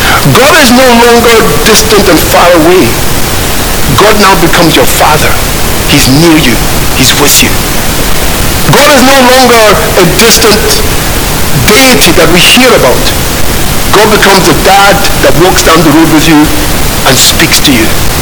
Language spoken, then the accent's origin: English; Nigeria; now in United Kingdom; Joanna's English. Yana is South African. I'm Nigerian. Mabel's Irish, but Joanna's English.